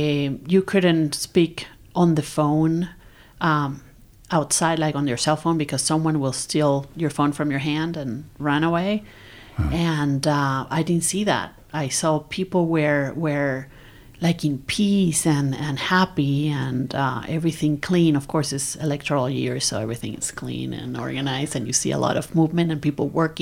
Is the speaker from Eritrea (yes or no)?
no; Venezuela; now in United States; Venezuela was a very affluent country in the time when I was growing up. So it was great. It was, I went to private schools. We have help at the house.